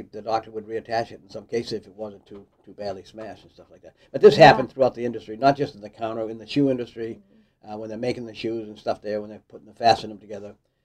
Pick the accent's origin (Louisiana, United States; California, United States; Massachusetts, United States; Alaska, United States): Massachusetts, United States; Haverhill; born there; also born or lived in Lowell / Maine; I was born in Haverhill, Mass. And then my folks moved to Lowell.